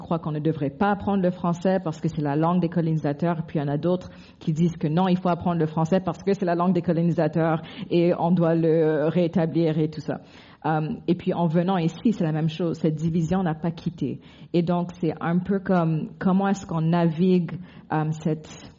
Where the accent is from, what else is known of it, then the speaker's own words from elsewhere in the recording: Republic of the Congo; Donc je viens du Congo, malheureusement on l'appelle Congo France, donc le Congo français, pas le Congo belge